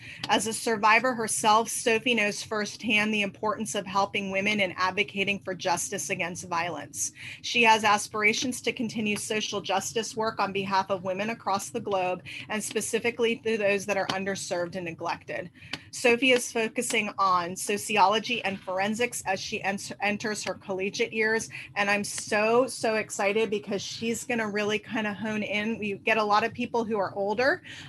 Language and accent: English; Los Angeles, California, United States; I know her mom because we grew up together in Los Angeles